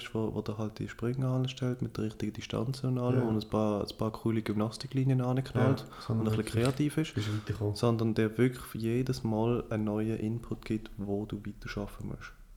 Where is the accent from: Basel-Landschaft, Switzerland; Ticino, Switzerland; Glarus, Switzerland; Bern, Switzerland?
Basel-Landschaft, Switzerland; Ja, also wir kommen aus dem Baselbieter Mankau.